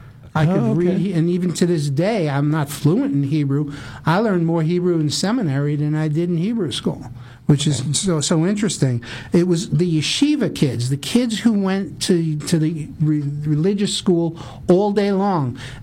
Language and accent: English; Bronx, New York, United States; Growing up in the Bronx was quite pleasant and peaceful. I lived in a diverse neighborhood. There were Italians, Irish, Chinese, Japanese, Puerto Rican, African Americans. New York is an international city, and the neighborhoods aren't much different than that.